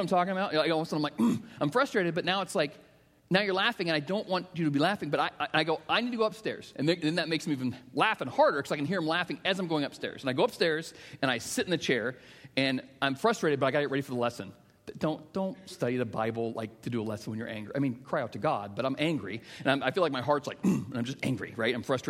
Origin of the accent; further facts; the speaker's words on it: Iowa, United States; Yesterday, I was able to go to drive up to northern Iowa. I grew up in Iowa.